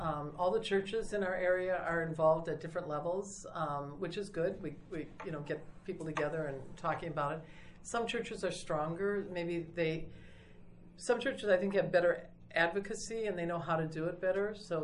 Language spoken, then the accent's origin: English; Minnesota, United States; I come from Minnesota. We have the largest Somali group.